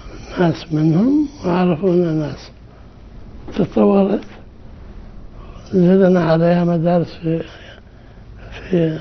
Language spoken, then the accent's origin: Arabic; Mecca, Makkah Province, Saudi Arabia; احنا من مكة.